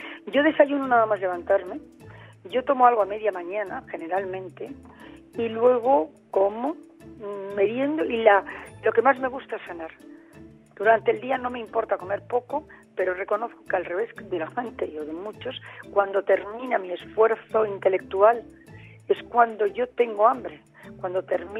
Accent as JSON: {"language": "Spanish", "country": "Spain", "said": "como buena española"}